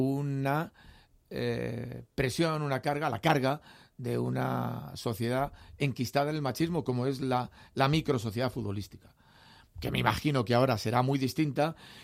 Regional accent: Aragon, Spain; Volví a Aragón, que es mi tierra, por azar

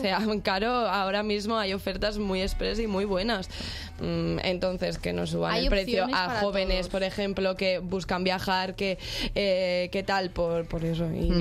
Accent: Teruel, Aragon, Spain; Yo de verdad, yo soy de Teruel. Yo tengo un orgullo de Aragón que me muero.

